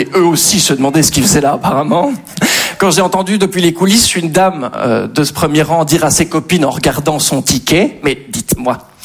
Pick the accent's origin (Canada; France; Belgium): Belgium; je suis belge.